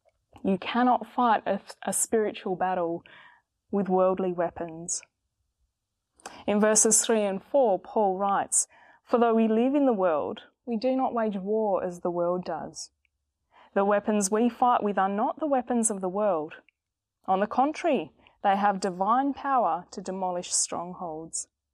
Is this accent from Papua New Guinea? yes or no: yes; Papua New Guinea; also born or lived in Northern Territory, Australia; In the cultures I grew up in Papua New Guinea and the Northern Territory, there was an acute awareness of the spiritual realm.